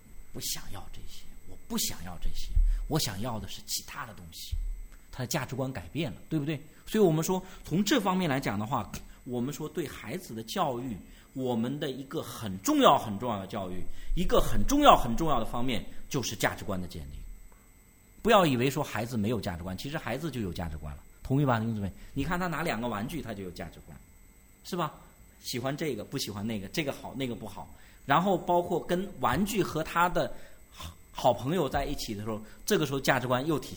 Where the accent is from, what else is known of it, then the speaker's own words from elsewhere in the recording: Inner Mongolia, China; born there; 我父亲本来原来说要带我们姐弟三个回一趟老家去广东，因为我是在内蒙古出生的，从来没回去。